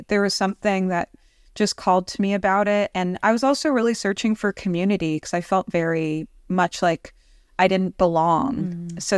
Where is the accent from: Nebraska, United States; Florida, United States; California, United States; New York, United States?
New York, United States; Well, growing up in New York and also just, I would say, in a community of radical-minded people, of artists, of outsiders